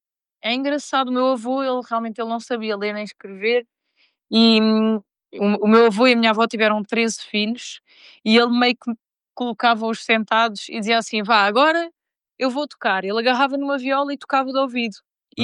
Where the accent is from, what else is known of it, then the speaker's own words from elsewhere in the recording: Madeira, Portugal; é um prazer estar a falar para uma rádio da minha terra, não é?